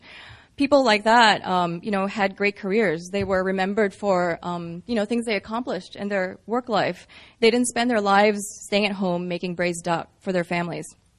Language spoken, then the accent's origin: English; Singapore; when I was growing up in Singapore